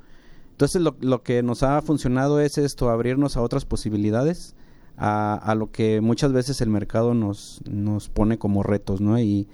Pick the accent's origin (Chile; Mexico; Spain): Mexico; Tonalá, Jalisco; nuestras técnicas que nos dan identidad como, no solo como tonaltecas, como jaliscienses y como mexicanos.